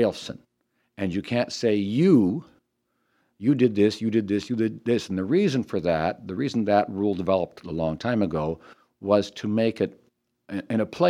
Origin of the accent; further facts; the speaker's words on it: Halifax, Nova Scotia, Canada; also born or lived in Windsor; I was born in Nova Scotia, in Windsor, Nova Scotia, but grew up mostly in Halifax and Bedford.